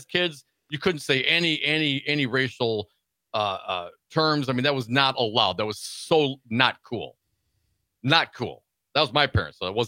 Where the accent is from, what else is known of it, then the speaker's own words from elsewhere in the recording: Madison, Wisconsin, United States; growing up in Madison area, Wisconsin.